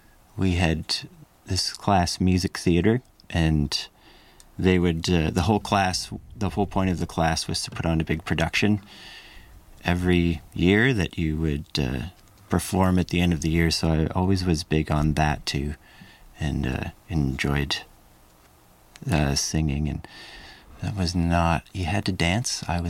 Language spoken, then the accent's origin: English; Owen Sound, Ontario, Canada; it's like 2 hours from Guelph, 2 hours from T